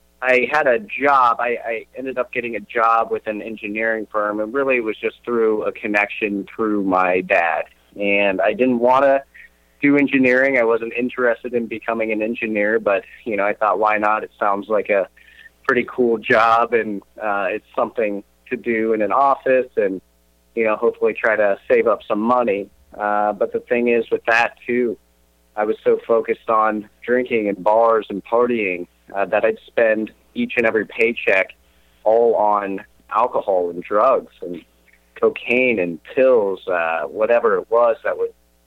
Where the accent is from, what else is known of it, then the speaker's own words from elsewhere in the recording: Columbus, Ohio, United States; So yeah, I grew up in Columbus, Ohio. I went to pretty good school systems.